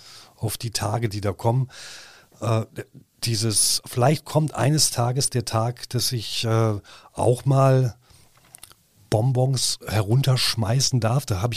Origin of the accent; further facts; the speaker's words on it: Düsseldorf, North Rhine-Westphalia, Germany; Ich habe als Kind Karneval geliebt. Ich gebe ja jetzt zu, ich komme aus Düsseldorf.